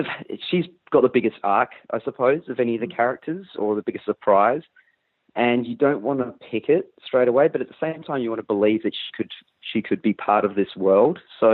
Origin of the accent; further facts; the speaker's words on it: Western Australia, Australia; I grew up in Western Australia